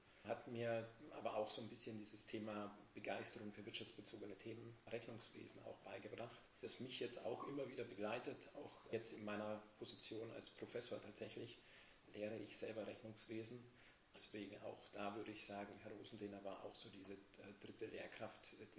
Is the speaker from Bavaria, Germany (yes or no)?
yes; Miltach, Bavaria, Germany; Das erste Mal auch weg zu sein aus meinem Heimatort, also aus Miltach.